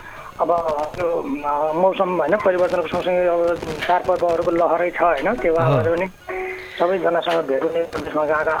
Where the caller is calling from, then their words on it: Kohalpur, Lumbini Province, Nepal; म त कोहलपुर बाँकेदेखि